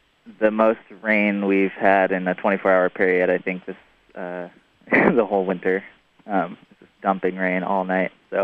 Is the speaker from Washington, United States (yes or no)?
yes; Seattle, Washington, United States; Well, I grew up in Seattle, but my travels took me to Hawaii, Mexico, Costa Rica.